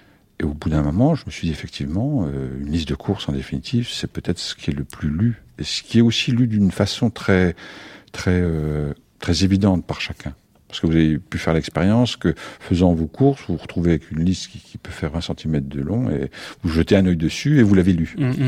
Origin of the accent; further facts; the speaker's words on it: Besançon, Bourgogne-Franche-Comté, France; C'est à Besançon, oui. Ouais. C'est dans ma ville natale, de Besançon.